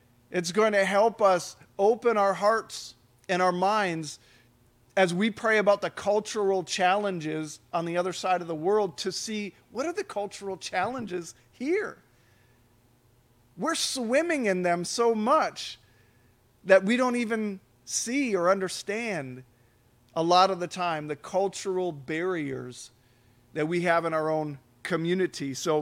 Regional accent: Mosinee, Wisconsin, United States; I grew up in Mozanie. I'm a Marathon County guy. We're a Marathon County church.

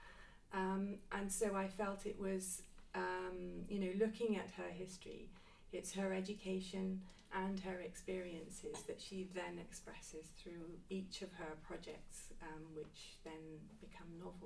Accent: Wales, United Kingdom; when I came from South West Wales, which is very windswept, and all the trees are kind of very small and crouching against the wind.

